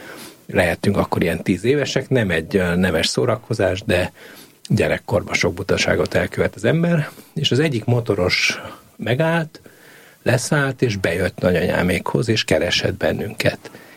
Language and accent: Hungarian; Transylvania, Romania; hogy Erdélyben születtem, és ott nőttem fel.